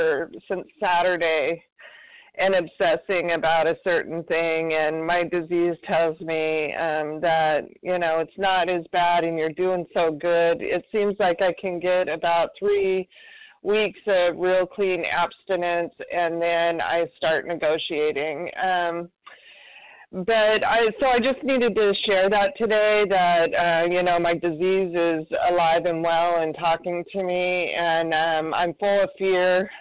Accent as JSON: {"language": "English", "region": "Washington", "country": "United States", "said": "from Washington State."}